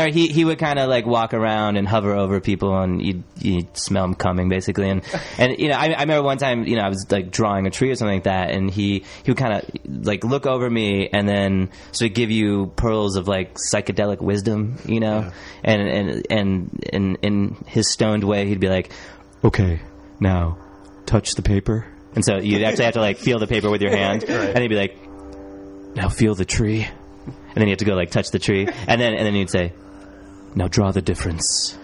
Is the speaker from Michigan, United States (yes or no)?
yes; Michigan, United States; I grew up in Michigan. My parents would take me to Chicago